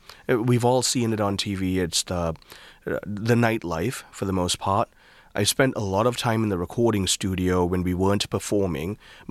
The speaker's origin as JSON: {"language": "English", "region": "Kuala Lumpur", "country": "Malaysia", "tie": "born or raised there", "said": "growing up in Kuala Lumpur is like growing up in New York. And it's a developed area of the world. And very urban, very fast-paced."}